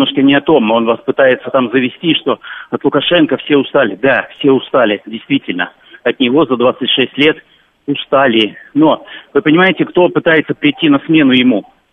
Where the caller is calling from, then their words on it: Minsk, Belarus; Я звоню из Минска